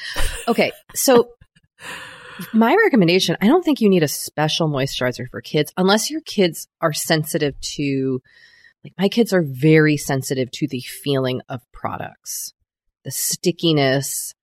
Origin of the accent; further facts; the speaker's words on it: New England, United States; probably because I used it growing up in New England.